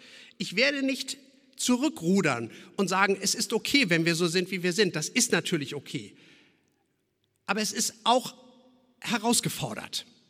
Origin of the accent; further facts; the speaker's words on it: Schleswig-Holstein, Germany; born there; denn ich bin hier in Schleswig-Holstein geboren, was ein emotionales Gesamtkonzept bedeutet.